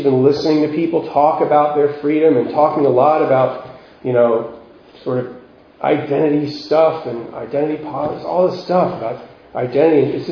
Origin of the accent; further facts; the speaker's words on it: United States; I'm going to tell you, I'm an American. I grew up an American, right?